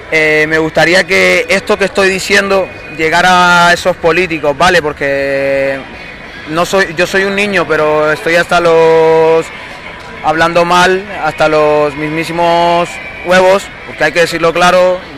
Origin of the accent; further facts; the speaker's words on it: Canary Islands, Spain; now in Madrid, Spain; vine desde Madrid porque hace tiempo me fui a vivir allí con un familiar y bueno, soy canario